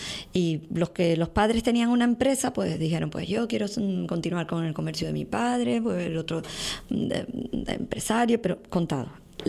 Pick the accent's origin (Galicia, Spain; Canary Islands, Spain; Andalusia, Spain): Canary Islands, Spain; Puerto de la Cruz; Y después me vine al Puerto de la Cruz, como tú ya sabes, y viví aquí en la calle Baloy, y iba al colegio, a la Casa Azul.